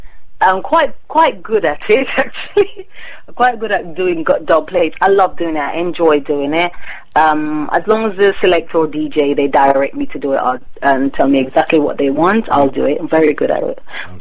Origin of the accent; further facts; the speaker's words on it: Jamaica; when I come from Jamaica